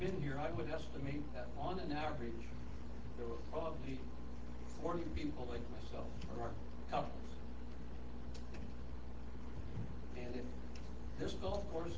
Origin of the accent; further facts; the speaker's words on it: Alberta, Canada; I come from Alberta. I'm a winter visitor down here. I've been here for 19 years. I live here 6 months every year.